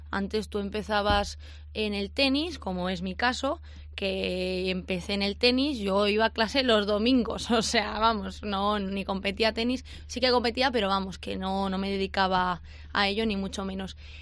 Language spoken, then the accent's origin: Spanish; Valladolid, Castile and León, Spain; Yo además soy orgullosa de Valladolid, siempre lo digo que soy de Valladolid, me encanta.